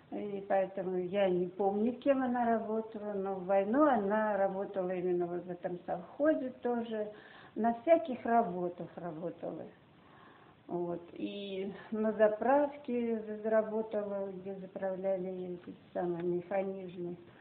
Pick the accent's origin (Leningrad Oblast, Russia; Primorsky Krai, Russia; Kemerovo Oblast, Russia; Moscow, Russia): Kemerovo Oblast, Russia; Gorbunovka; born there; Я родилась в Промышленском районе. Деревня Горбуновка, здесь котел Кузбасс. Раньше это была Новосибирская область, сейчас это Кемеровская область, так что я кузбасская.